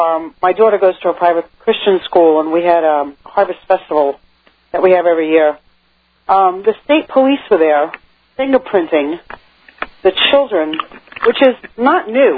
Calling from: New York, United States; New York.

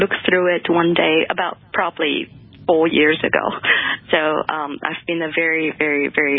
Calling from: China; English is a second language; Hello, Dr. Joy. … from China. It is 2 a.m. here

